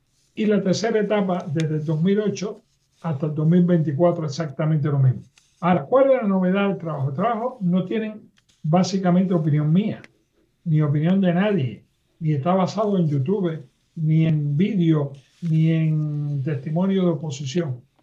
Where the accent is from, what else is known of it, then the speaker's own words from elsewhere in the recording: Cuba; tengo como cubano muchos testimonios de gente